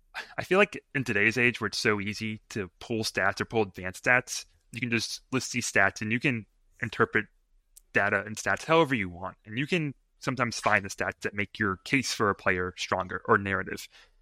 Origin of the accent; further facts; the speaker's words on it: Houston, Texas, United States; Well, I grew up in Houston pretty much my entire life, and I've only spent 1 year living outside the city.